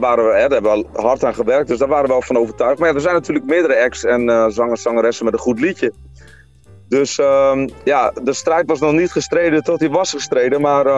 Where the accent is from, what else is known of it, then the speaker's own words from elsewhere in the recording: Stadskanaal, Groningen, Netherlands; Nou, wij komen beide uit Stadskanaal, daar zijn we beide opgegroeid.